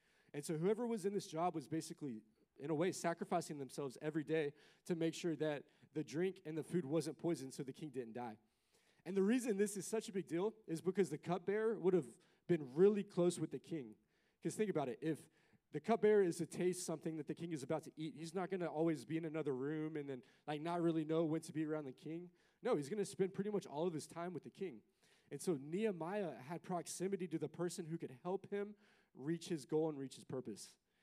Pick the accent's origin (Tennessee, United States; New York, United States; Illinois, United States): Tennessee, United States; Nashville; yeah, if my hometown, I'm from Nashville, if Nashville was destroyed, I'd be devastated.